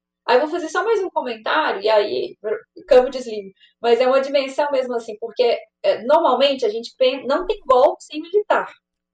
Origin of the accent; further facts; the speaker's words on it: Minas Gerais, Brazil; mas também sou mineiro, né?